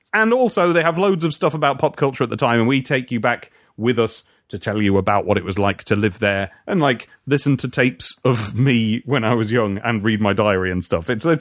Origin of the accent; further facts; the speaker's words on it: United Kingdom; That's what they call me.